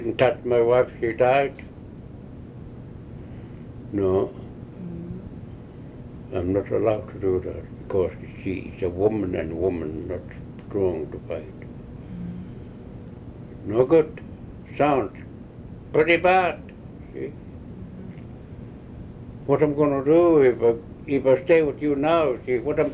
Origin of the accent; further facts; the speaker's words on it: Chatham Dock, British Columbia, Canada; born there; And I was born there, you know. When I was born in Chatham Dock